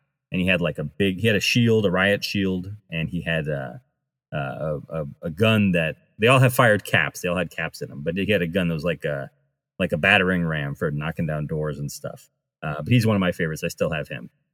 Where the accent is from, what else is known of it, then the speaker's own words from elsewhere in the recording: United States; I grew up near Rhode Island, so my dad knew some people at Hasbro